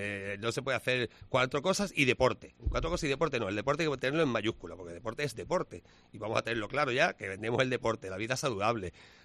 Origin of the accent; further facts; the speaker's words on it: Huelva, Andalusia, Spain; Bueno, pues sí, yo soy de Huelva, ¿no?